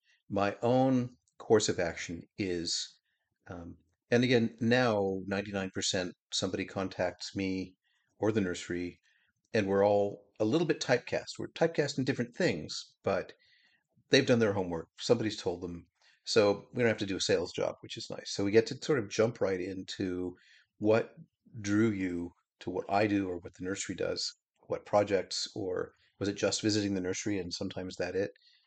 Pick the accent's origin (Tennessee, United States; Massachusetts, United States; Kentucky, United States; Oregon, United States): Oregon, United States; Portland; I was born and raised here in Portland